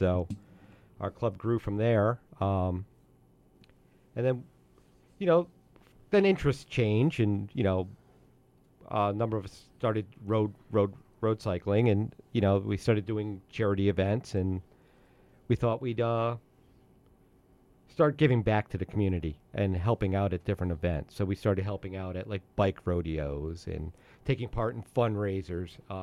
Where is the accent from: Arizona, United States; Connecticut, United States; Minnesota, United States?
Connecticut, United States; Brooklyn; I rode as a kid. I grew up in Brooklyn, Connecticut. That was my transportation.